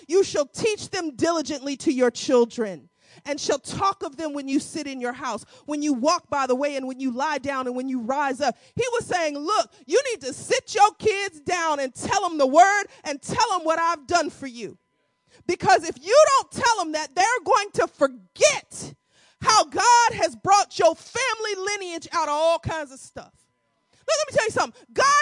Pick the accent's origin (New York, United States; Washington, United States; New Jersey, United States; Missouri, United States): Missouri, United States; St. Louis; I'm from St. Louis.